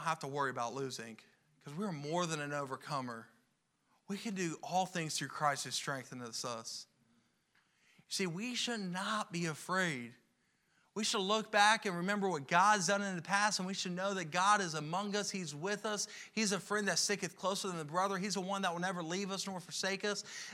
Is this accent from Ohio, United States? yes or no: yes; Cincinnati, Ohio, United States; Because like I said, I'm from Cincinnati, so I'm used to losing.